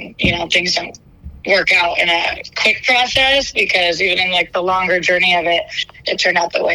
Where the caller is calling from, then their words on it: London, United Kingdom; Well, yes, I'm listening from London.